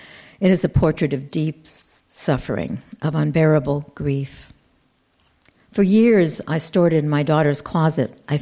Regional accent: Berkeley, California, United States; born there; And that's the home that I was brought to as a baby. I was born in Berkeley, and that was her home in Berkeley when they finally got to America.

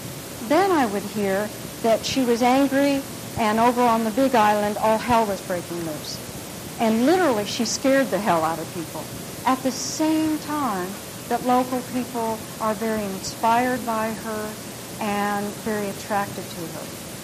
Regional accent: Hawaii, United States; I was born and raised in Hawaii.

